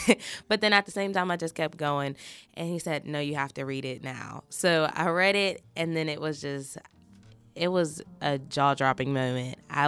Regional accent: East Liberty, Pennsylvania, United States; I've grown up in East Liberty. Like, I transfer a little bit through places, but primarily in East Liberty.

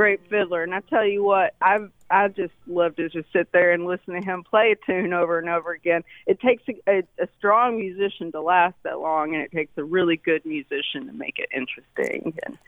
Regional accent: Mesquite, Texas, United States; moved away as an adult; now in Pittsburgh, United States; I grew up just outside Dallas in Mesquite, Texas.

